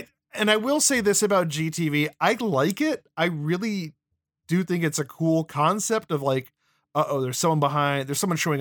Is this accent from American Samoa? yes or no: no; Canada; I as a Canadian who loved Tom Green, even when he came over to America, or a half Canadian, I should say